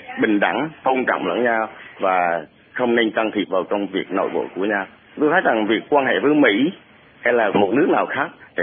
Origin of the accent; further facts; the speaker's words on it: Quang Nam, Vietnam; Quê hương tôi là cách cái trung tâm thành phố Đà Nẵng khoảng 20 cây số, thuộc tỉnh Quảng Nam đấy.